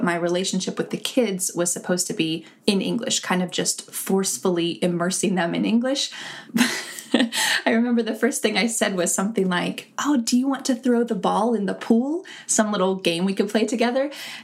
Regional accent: United States; I could say I'm an American.

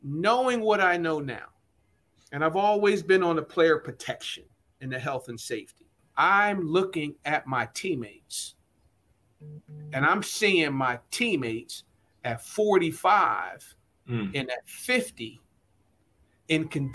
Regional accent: Trenton, New Jersey, United States; also born or lived in Lower Bucks County, Pennsylvania; I grew up in Trenton, New Jersey, and in Lower Bucks County, wanting to play for Buddy Ryan.

